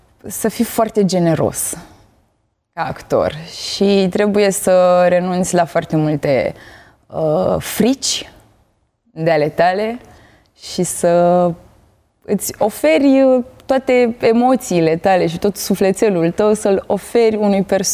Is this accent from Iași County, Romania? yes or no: no; Tulcea, Tulcea County, Romania; Eu sunt din Tulcea